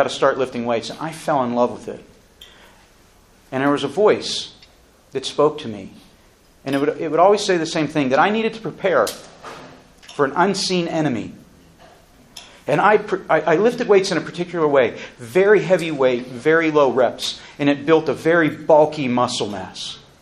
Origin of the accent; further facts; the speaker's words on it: Pennsylvania, United States; moved away as an adult; now in Indianapolis, United States; Another miracle is that I'm from Western Pennsylvania. I moved out to Indianapolis because of my first job 20-some years before this wreck.